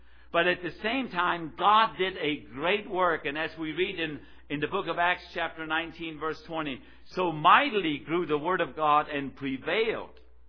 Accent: Germany; moved away as an adult; Those of you visitors that are here this morning, I'm born and raised in Germany. Came over here at the age of 19. I've been living here since then, off and on.

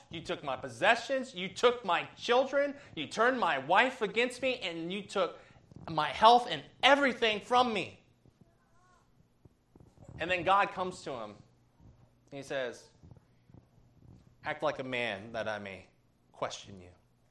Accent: Ohio, United States; But I am from Ohio, so we loved LeBron James because finally Cleveland was a good basketball team.

